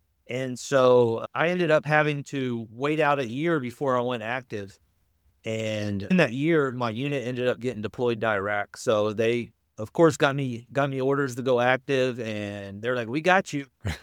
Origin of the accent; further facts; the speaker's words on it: Texas, United States; it's loosely based on my hometown, just growing up in small town Texas.